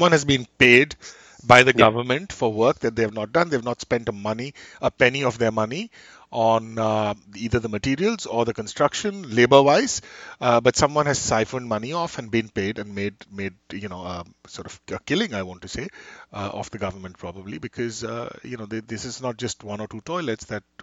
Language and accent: English; India; When we were growing up in India, Legos were tremendously sought after.